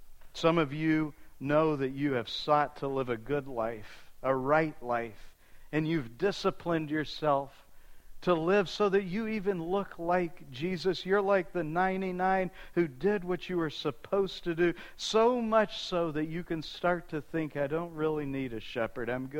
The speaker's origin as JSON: {"language": "English", "region": "Texas", "country": "United States", "tie": "born or raised there", "said": "I'll never forget one Easter at the church that I grew up in Texas."}